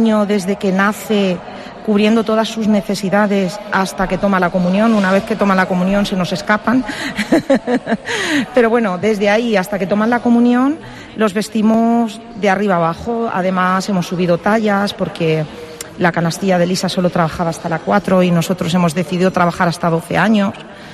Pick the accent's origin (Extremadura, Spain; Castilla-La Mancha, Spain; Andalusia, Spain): Castilla-La Mancha, Spain; Albacete; como somos de Albacete y nos apetecía volver a Albacete, pues fue como una pequeña excusa para volver a vivir aquí en Albacete